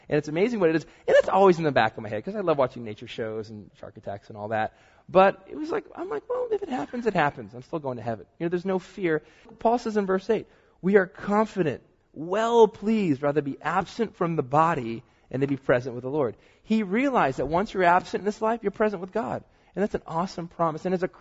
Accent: Florida, United States; I'm from in Florida. In 2002, it had the highest number of shark attacks on the planet. What's in my hometown, which is ironic because it's called the world's most safest beach is what it's known for.

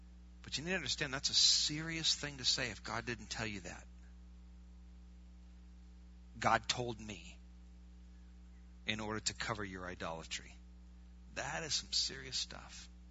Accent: Wisconsin, United States; We're from Wisconsin. We're not worshiping cows.

